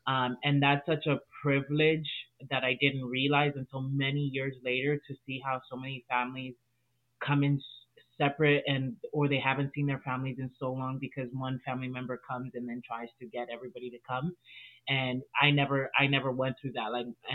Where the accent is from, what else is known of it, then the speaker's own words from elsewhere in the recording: South Africa; also born or lived in Congo; I was born in Congo, and shortly, like 6 months after I was born, we moved to South Africa.